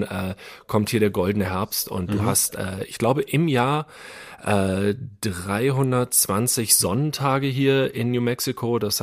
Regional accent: Cologne, North Rhine-Westphalia, Germany; moved away; also ich liebe Köln und die Südstadt, gerade Klodwigplatz 50678 ist meine Heimat

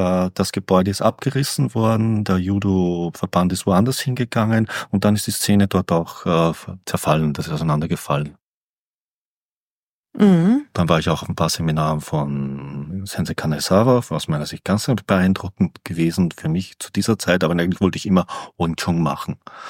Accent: Upper Austria, Austria; ich komme ja aus dem Bezirk Vöcklabruck und Gmunden.

